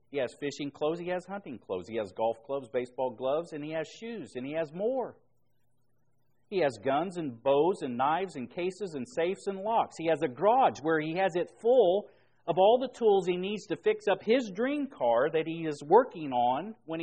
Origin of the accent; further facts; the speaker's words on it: Florida, United States; also born or lived in Indiana; don't go back to Indiana where I grew up because I was just a young lad, didn't know anything. But I grew up in Florida